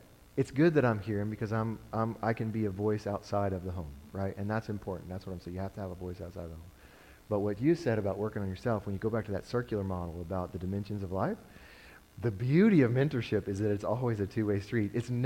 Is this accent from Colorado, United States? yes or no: yes; Colorado, United States; I'm from Colorado.